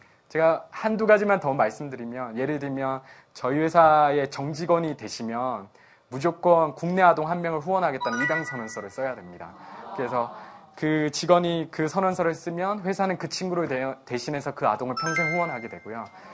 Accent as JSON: {"language": "Korean", "town": "Pohang", "region": "North Gyeongsang", "country": "South Korea", "tie": "born there", "said": "제가 경상북도 포항에 굉장히 시골에서 태어난 그 촌놈이"}